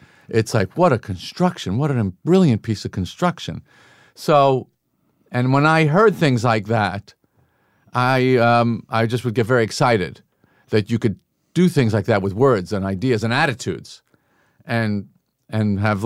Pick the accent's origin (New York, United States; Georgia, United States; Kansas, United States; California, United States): New York, United States; I really love Mad Men because that was my dream growing up on Long Island, was to get a Samsonite briefcase, go on the Long Island Railroad.